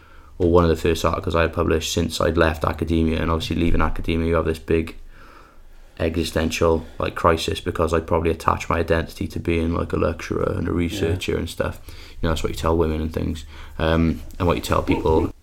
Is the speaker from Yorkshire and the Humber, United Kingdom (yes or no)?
no; Porthcawl, Wales, United Kingdom; my whole interest in everything in politics, I guess, comes from growing up in Porthcawl, really. I'm kind of obsessed with Porthcawl. You know, I've got Porthcawl tattoos.